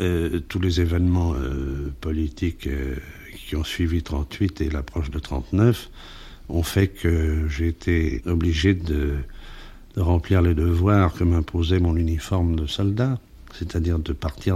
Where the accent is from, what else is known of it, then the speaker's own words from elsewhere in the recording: Bordeaux, Nouvelle-Aquitaine, France; also born or lived in Paris; Je suis né à Paris le 24 juillet 1918. Et ensuite, j'ai fait mes études à Bordeaux.